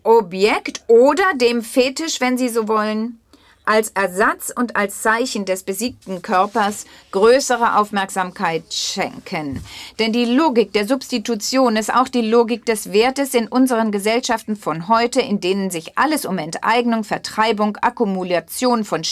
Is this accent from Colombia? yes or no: yes; Colombia; Ich komme aus Kolumbien, Lateinamerika